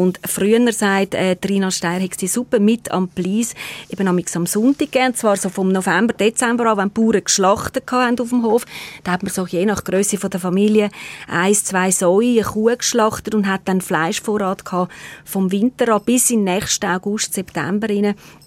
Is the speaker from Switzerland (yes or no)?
yes; Zurich, Switzerland; Ist klar, als Zürcherin ist natürlich jetzt die rätoromanische Küche nicht das, was ich alltag mache.